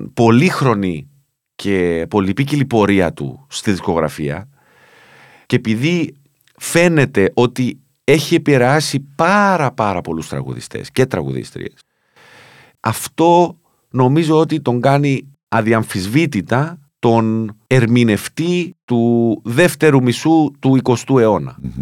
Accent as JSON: {"language": "Greek", "country": "Cyprus", "said": "Στο χωριό μου στην Κύπρο κάθε φορά που πάω πάλι είμαι εκεί."}